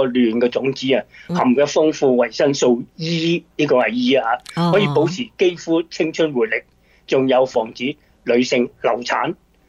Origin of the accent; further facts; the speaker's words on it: Guangdong, China; 有啲叫黃瓜啦嚇，我哋廣東人通常都叫青瓜